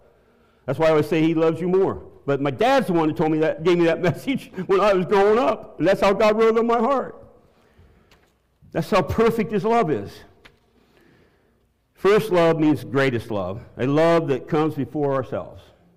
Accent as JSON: {"language": "English", "region": "Iowa", "country": "United States", "tie": "born or raised there", "said": "maybe as a child when I grew up in Iowa."}